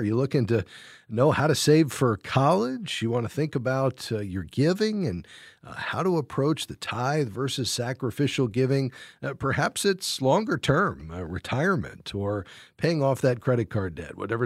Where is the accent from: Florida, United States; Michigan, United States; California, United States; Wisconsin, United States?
Florida, United States; Fort Lauderdale; We're going to start today in my hometown, Fort Lauderdale, Florida.